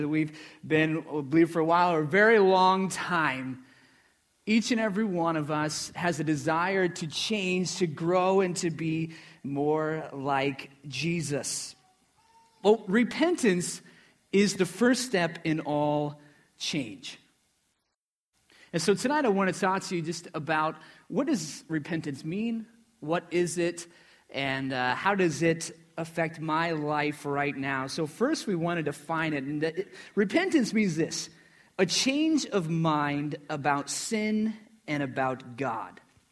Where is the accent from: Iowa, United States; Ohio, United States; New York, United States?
Iowa, United States; and I'm from Iowa, but my region was Philadelphia.